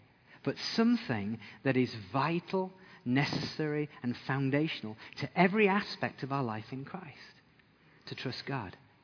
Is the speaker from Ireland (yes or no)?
no; England, United Kingdom; also born or lived in Austria / Hungary; now in New Zealand; as an Englishman, we had to go through immigration and paperwork to pursue residency to be in New Zealand.